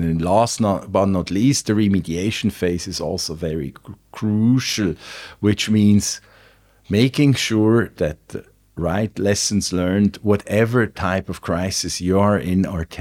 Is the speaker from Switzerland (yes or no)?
yes; Switzerland; because I came from Switzerland